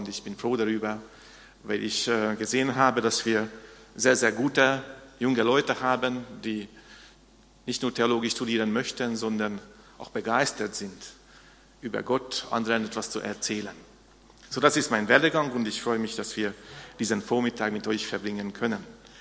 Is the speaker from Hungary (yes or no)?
yes; Hungary; German is a second language; Ich komme aus Ungarn, wie ihr das hören könnt, aber ich komme nicht ungern hier. Und ich bin dort aufgewachsen.